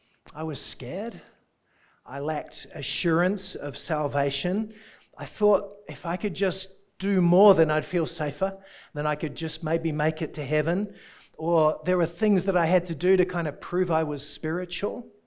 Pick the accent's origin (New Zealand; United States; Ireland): New Zealand; So I'm a New Zealander. I don't know if you know that.